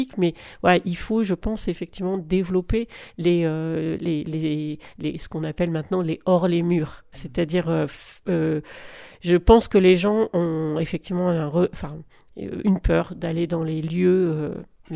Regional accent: Valence, Auvergne-Rhône-Alpes, France; parce que je suis de Valence

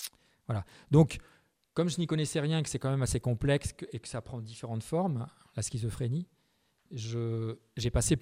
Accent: Paris, Île-de-France, France; moi je suis parisien et on en voit dans la rue, hein, à Paris.

